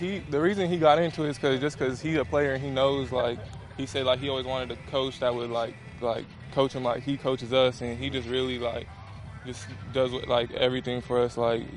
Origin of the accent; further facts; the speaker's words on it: California, United States; It was definitely a lot faster than when I'm from Cali, so, you know, the humidity and all that kicks in too